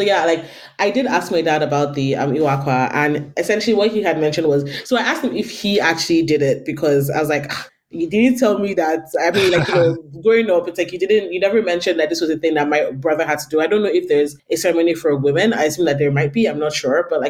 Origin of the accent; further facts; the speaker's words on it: Uzubi, Imo, Nigeria; I'm from Uzubi, Idiato North local government.